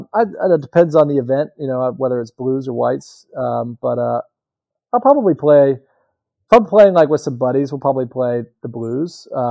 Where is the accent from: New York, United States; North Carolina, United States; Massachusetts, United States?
North Carolina, United States; Sanford; I'd say that's one because I want to support my hometown of Sanford, for sure.